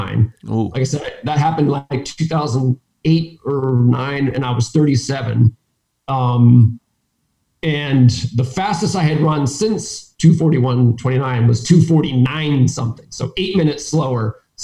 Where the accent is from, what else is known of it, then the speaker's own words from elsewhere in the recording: New Hampshire, United States; So I grew up in New Hampshire and, you know, ran competitively in high school.